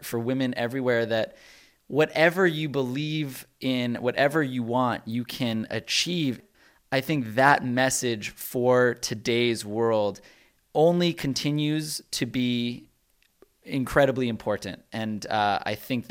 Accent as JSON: {"language": "English", "country": "United States", "said": "As an American in a world in which we've had a first female try to break the glass ceiling in the highest office of our land"}